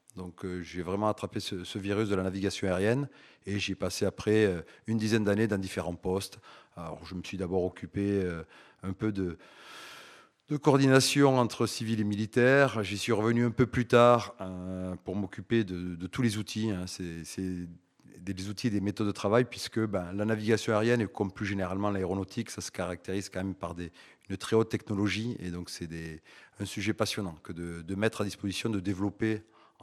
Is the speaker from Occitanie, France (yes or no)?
yes; Toulouse, Occitanie, France; je suis né à Toulouse il y a un peu plus de 50 ans et que j'ai fait mes études pas très loin d'ici, au lycée Pierre de Fermat.